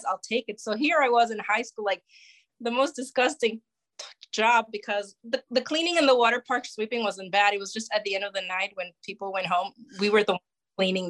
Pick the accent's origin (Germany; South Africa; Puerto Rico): Puerto Rico; just because that's something that I bring back from growing up in Puerto Rico. That's something that is not known here.